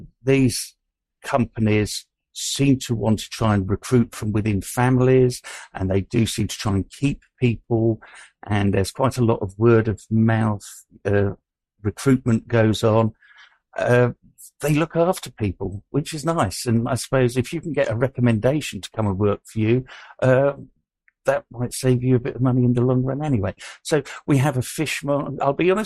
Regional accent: Maidenhead, South East England, United Kingdom; I came from Maidenhead, a prosperous place down

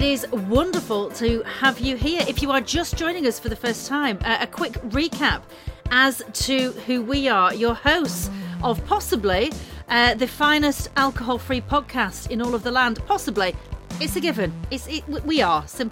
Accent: North West England, United Kingdom; And I am from Lancashire in the northwest of England.

